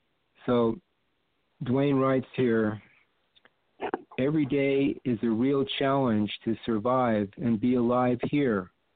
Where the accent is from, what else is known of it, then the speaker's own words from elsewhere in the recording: Huntington Beach, California, United States; from Huntington Beach